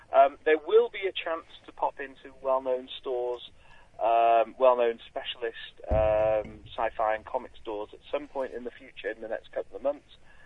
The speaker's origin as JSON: {"language": "English", "town": "Llandudno", "region": "Wales", "country": "United Kingdom", "tie": "born or raised there", "said": "I grew up in Llandudno on the coast, so I spent my entire, you know, life that I could outside of school in there."}